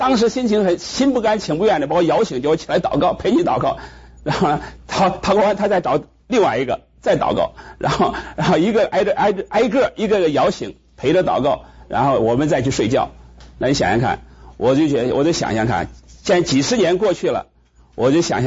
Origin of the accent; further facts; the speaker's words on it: Henan, China; 我们是生在中国河南的农村，那个时候是非常的穷的